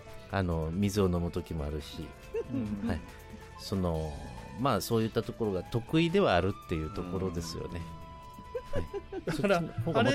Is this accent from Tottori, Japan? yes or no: no; Saikai, Nagasaki, Japan; 長崎県は西海市大瀬戸町雪の浦の生まれ育ちですね。